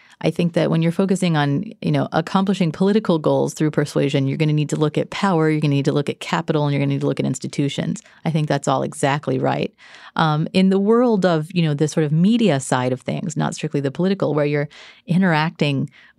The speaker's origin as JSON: {"language": "English", "region": "Texas", "country": "United States", "tie": "born or raised there", "said": "so my family is conservative. I grew up in Texas"}